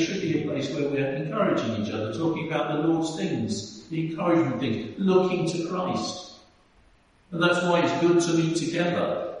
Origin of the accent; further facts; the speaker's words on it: Germany; first language German; English is a second language; I grew up in Germany. German was my first language